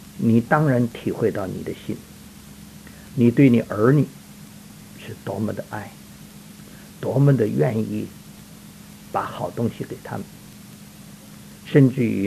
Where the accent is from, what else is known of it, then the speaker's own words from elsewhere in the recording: China; 我们中国人说虎毒不吃子